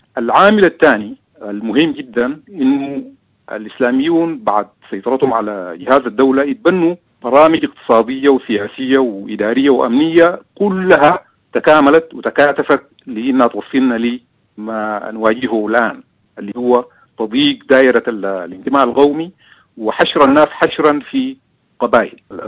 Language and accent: Arabic; Sudan; القبائل لعبت دور سياسي معتبر طيلة تاريخنا كسوداني